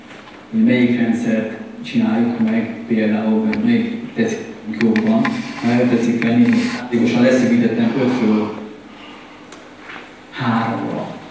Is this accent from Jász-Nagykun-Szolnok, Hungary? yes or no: no; Szombathely, Vas, Hungary; Mondjuk a szememmel van probléma, hogy ugyanígy mehetnék Szombathelyi vagyok.